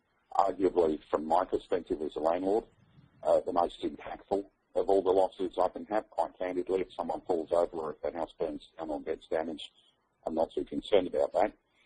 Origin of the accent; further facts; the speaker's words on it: Australia; now in United States; I'm an Australian living in America that actually is ringing into this call from Toronto, so work that one out. I moved over to the US around about 6 years ago